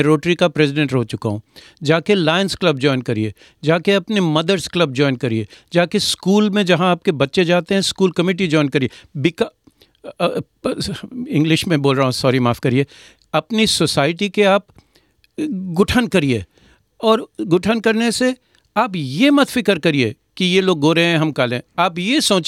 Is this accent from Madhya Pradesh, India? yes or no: no; Varanasi, Uttar Pradesh, India; born there; मेरी पैदाइश है बनारस में